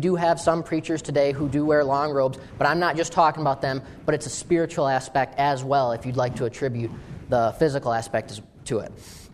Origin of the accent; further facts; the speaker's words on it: Tawas City, Michigan, United States; So I was raised in Tawas City, Michigan, about an hour and a half north of here, if you speed. But I was raised in Tawas City. I was raised in a little Lutheran church